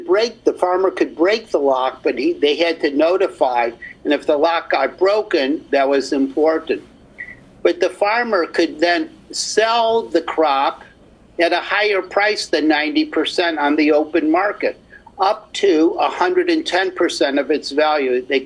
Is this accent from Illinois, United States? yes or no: yes; Chicago, Illinois, United States; I'm from Chicago. I was born and raised. I was a city person